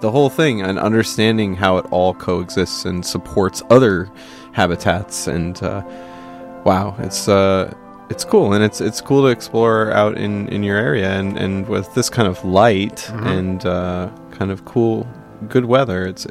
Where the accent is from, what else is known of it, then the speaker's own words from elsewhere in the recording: Pacific Northwest, United States; And growing up in the Northwest, I really was exposed to that.